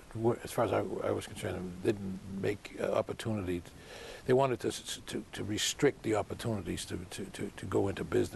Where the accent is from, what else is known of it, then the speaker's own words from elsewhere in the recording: Boston, Massachusetts, United States; Yeah, in Boston. I grew up in Boston.